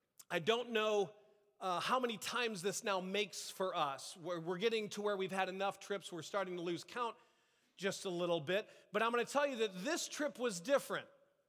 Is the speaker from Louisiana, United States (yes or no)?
no; California, United States; Like, we're from NorCal, we know what a storm looks like, right?